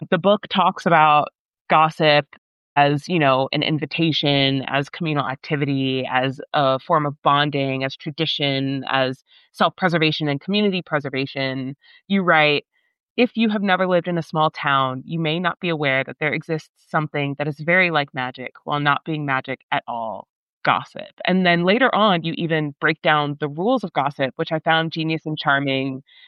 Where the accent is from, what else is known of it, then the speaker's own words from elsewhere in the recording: Pennsylvania, United States; But also, I'm from Pennsylvania, which is not too far from West Virginia at all